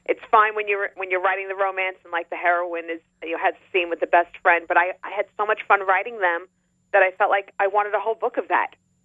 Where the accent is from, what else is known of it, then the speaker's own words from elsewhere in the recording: New York, United States; I grew up on Long Island, and like you have to have a big wedding when you're on Long Island.